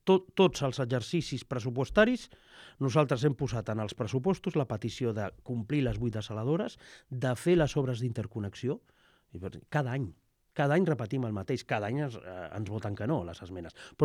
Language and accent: Catalan; Tarragona, Catalonia, Spain; Jo sóc tarragoní, continuo vivint a Tarragona, i l'any, quan jo era nen, a Tarragona, a la dècada dels 80